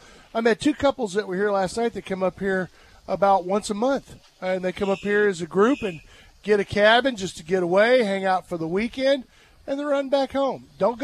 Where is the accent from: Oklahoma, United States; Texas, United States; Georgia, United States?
Texas, United States; Tomball; The first time I walked into this place many years ago, it reminded me of an old grocery store I grew up with in Tomball, Texas.